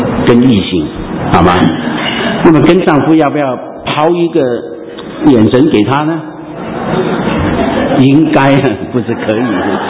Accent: China; 跟长辈有关，特别是我们中国人。

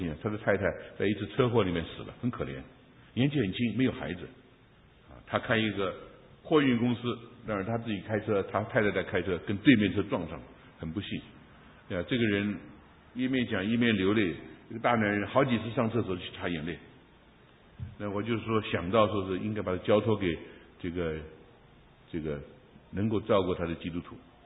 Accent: Taiwan; 我自己从台湾过来在这里说怎么信主，

